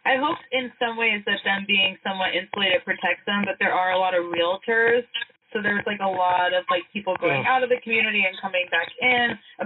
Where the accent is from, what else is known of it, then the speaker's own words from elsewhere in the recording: Oklahoma, United States; Like, I was raised in Oklahoma.